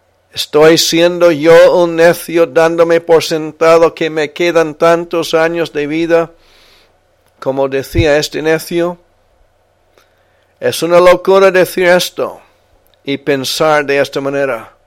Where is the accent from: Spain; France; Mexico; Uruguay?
Spain; now in United States; Cuando venimos de España en el año 2000, vivíamos 3 años cerca de Esparta, aquí en Tennessee.